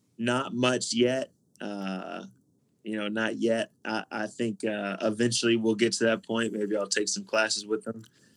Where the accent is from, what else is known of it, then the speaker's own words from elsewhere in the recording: Texas, United States; I'm from Texas, so it's very different.